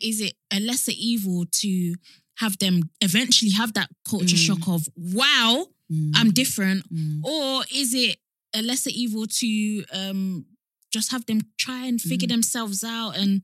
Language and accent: English; London, United Kingdom; I grew up in East London, very, very, very diverse.